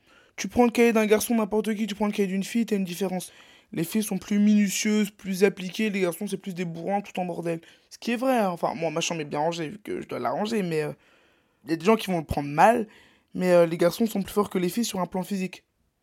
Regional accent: Brittany, France; Ouais, je suis breton. Oui, j'aime les crêpes, j'aime le beurre salé, donc oui, je suis breton.

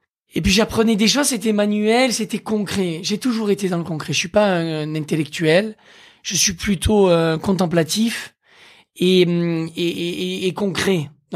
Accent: Occitanie, France; born or raised there

